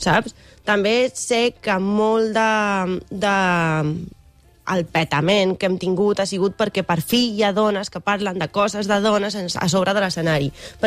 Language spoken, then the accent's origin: Catalan; Murcia, Region of Murcia, Spain; Catalan is a second language; soc de Múrcia, bueno, però m'estic traient la suficiència i avui és un espai per practicar català